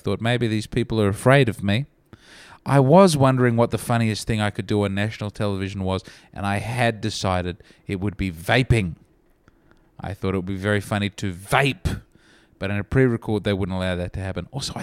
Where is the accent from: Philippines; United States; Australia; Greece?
Australia; I'm in Australia and I'm from Australia.